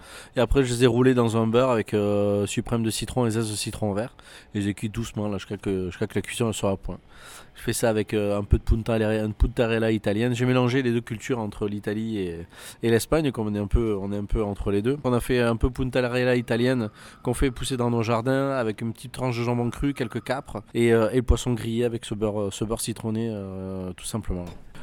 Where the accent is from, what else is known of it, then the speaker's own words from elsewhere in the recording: Vergèze, Occitanie, France; also born or lived in Nîmes; Donc je suis né à Nîmes, j'ai vécu dans ce village qui s'appelle La Vergèse, à côté dans le Gard.